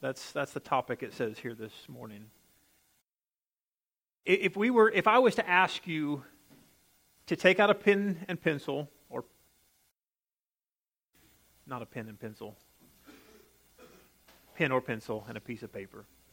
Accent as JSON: {"language": "English", "country": "United States", "said": "because I'm an American and I'm in the same boat with you"}